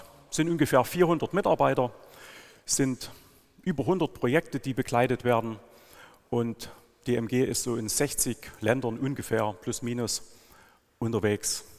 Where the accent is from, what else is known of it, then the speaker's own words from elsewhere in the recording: Schobau, Saxony, Germany; Ich komme ja aus dem Erzgebirge, ich bin in Schobau geboren, das ist hier gleich um die Ecke. Also ich hoffe, man versteht mich mit meinem Dialekt und ich kann einfach diesen Dialekt ja nicht so verstecken.